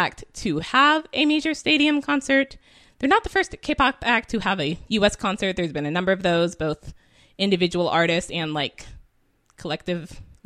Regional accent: California, United States; granted, I'm from California, so my, you know, geography of the East Coast is somewhat limited

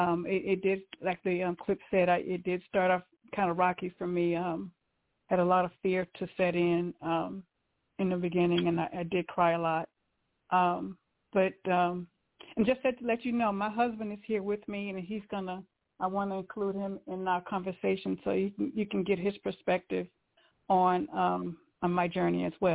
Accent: Raleigh, North Carolina, United States; I am from Raleigh, North Carolina.

